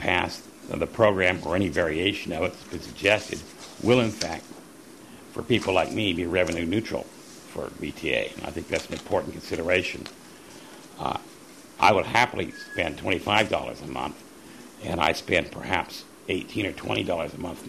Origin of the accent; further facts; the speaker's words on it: San Jose, California, United States; I'm from San Jose, and I'm here to speak in support of option two